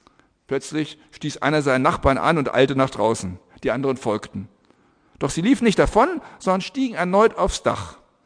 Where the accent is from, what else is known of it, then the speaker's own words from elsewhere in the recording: Germany; Als Deutsche sind wir an dieser Stelle sehr viel zurückhaltender als andere, sage ich mal in aller Vorsicht.